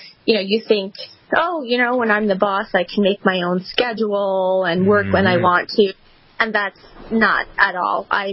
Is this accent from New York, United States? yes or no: yes; New York, United States; I grew up on Long Island in farm country, which, you know, people don't necessarily associate